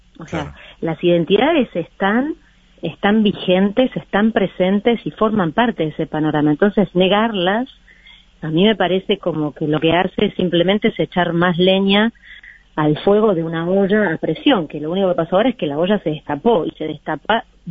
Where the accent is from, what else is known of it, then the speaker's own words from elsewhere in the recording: Argentina; soy argentina, somos argentinos, estamos acá, estamos familiarizados con todo tipo de crisis